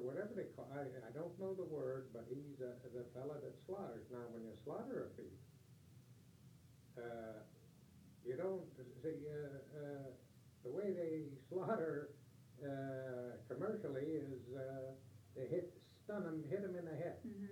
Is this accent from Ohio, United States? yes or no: yes; Youngstown, Ohio, United States; also born or lived in Canton; My youngest childhood, I was born in Canton, Ohio. And I guess we must have moved when I was. I can't remember entering into Youngstown